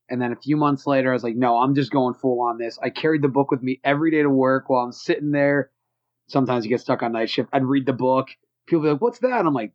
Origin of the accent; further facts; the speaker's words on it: Mid-Atlantic, United States; I'm from the Mid-Atlantic. I live in the Wilkes-Barre region of Pennsylvania, which is right around where the office was, you know, based.